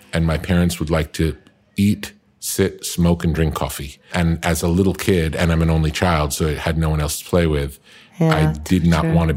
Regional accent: Long Beach, New York, United States; now in Malibu, United States; Long Beach was about an hour outside of Manhattan.

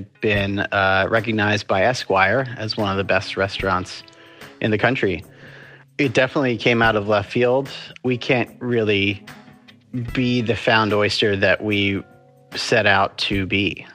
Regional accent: Charleston, South Carolina, United States; to bring some amazing stuff from my hometown in Charleston, South Carolina

